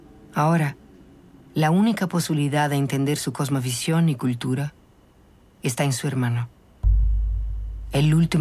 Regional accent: Brazil; Río de Janeiro no es la excepción. Quienes están detrás de esas estrategias en mi país ven a las personas negras y faveladas como un obstáculo para el progreso.

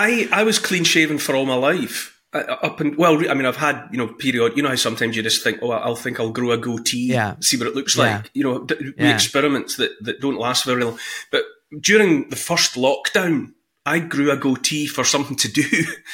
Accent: Scotland, United Kingdom; We're both Scottish people brought up in the west of Scotland.

